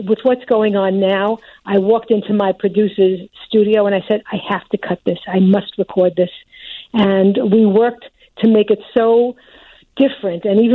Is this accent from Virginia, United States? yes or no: no; Brooklyn, New York, United States; You know, I grew up in Brooklyn, which was a melting pot